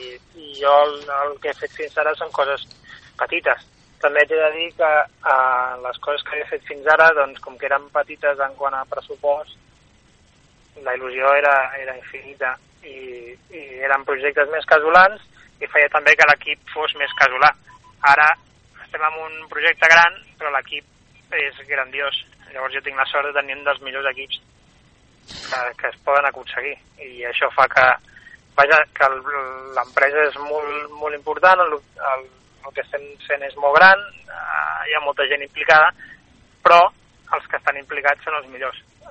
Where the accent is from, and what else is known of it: Barcelona, Catalonia, Spain